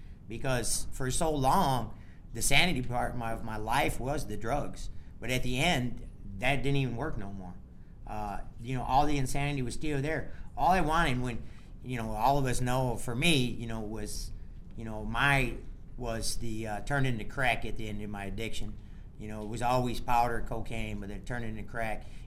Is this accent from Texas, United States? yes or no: no; Rockford, Illinois, United States; and I'm actually from Rockford